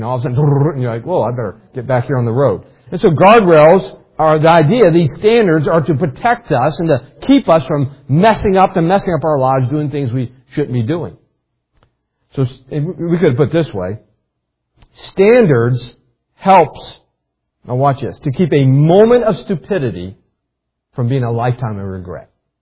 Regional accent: West Virginia, United States; Especially, you know, growing up in West Virginia, if you've been in West Virginia, you know they have a few.

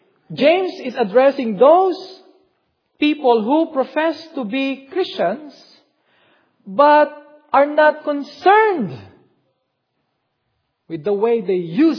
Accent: Philippines; English is a second language; now in United States; When I talk, people know that I am not originally from the U.S. because of my accent. And hence, people ask me, "Where are you from originally?" And I tell them, "From the Philippines."

